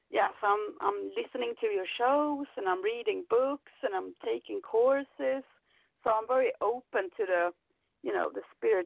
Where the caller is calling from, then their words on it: Sweden; I'm calling from Sweden.